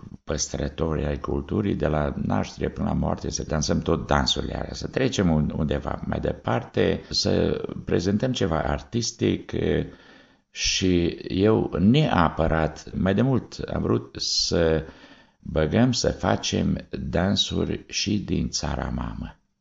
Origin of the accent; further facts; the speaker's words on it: Romania; Prima dată, fiindcă sunt român, îmi place foarte mult.